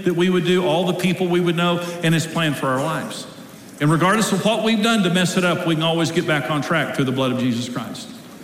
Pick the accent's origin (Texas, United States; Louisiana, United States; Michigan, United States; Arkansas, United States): Texas, United States; Wellington; born there; I was born in Wellington, Texas.